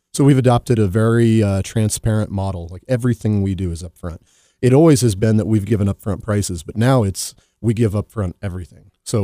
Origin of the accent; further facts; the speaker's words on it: Colorado Springs, Colorado, United States; also born or lived in Kansas; Not quite. Started in Kansas, but as a kid, I was moved to Colorado, and I just love it.